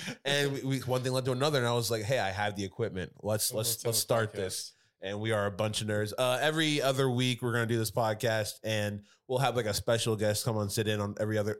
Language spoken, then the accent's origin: English; United States; And I am not Ethiopian. I am straight American.